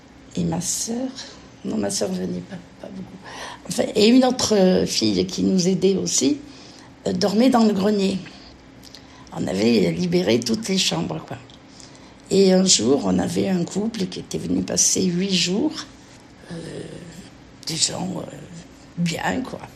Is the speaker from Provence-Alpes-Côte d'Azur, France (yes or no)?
yes; Grasse, Provence-Alpes-Côte d'Azur, France; Alors, je suis née à Grasse, j'ai fait mon école primaire à Cédron, puis mon secondaire à Grasse